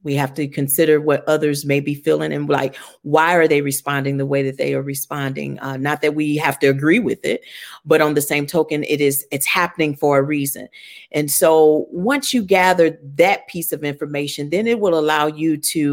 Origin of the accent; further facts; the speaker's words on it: St. Louis, Missouri, United States; My hometown is here in St. Louis. I was born and raised here.